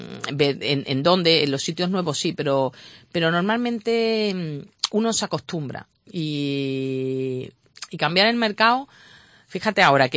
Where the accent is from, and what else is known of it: Málaga, Andalusia, Spain